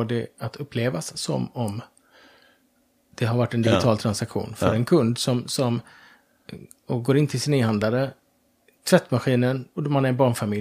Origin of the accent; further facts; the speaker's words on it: Gothenburg, Västra Götaland County, Sweden; Jag är uppvuxen i Göteborg